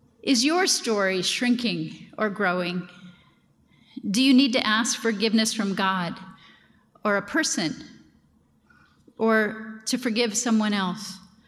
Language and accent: English; Ohio, United States; I'm no one from nowhere.